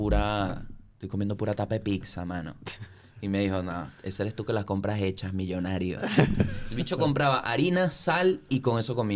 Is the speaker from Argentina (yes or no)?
no; Venezuela; Y yo digo, soy venezolano.